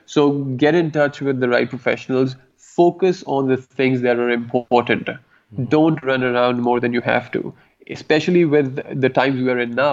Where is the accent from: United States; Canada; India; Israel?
India; So naturally, the Indian market, and having being Indian ourselves, you know, we understand this market fairly well.